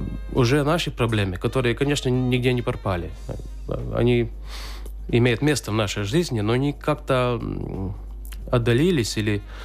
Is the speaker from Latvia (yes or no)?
yes; Latvia; я латыш, живя в Латвии